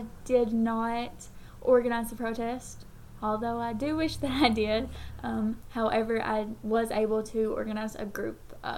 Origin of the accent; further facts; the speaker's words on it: Hazard, Kentucky, United States; I'm 21 years old and I'm from Hazard, Kentucky.